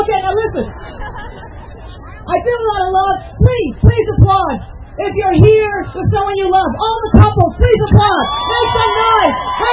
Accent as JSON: {"language": "English", "region": "New York", "country": "United States", "said": "I went to the Dyke March in New York. I'm from New York."}